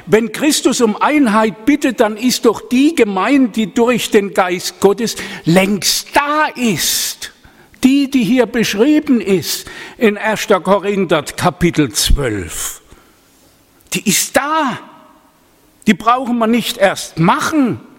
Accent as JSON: {"language": "German", "region": "Baden-Württemberg", "country": "Germany", "said": "Ich habe manchmal aus Spaß gesagt, ich bin ja Badener, gell, versteht's richtig."}